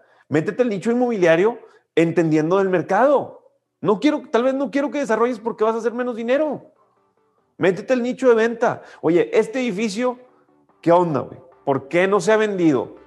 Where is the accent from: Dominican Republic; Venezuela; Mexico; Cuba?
Mexico; Morelia, Michoacán; Soy de Morelia. Pues en Morelia creo que hay grandes oportunidades.